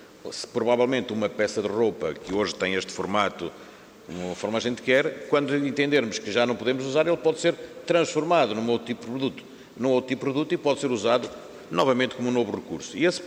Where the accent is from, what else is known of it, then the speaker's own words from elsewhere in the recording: Vila Real, Portugal; o município de onde eu venho de Vila Real, Trás-os-Montes